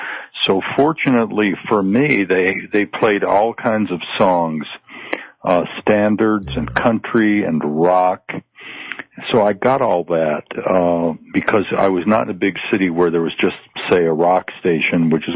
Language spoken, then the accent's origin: English; Las Vegas, New Mexico, United States; Yeah, and my trip over from Santa Fe to Las Vegas, New Mexico, my hometown where he was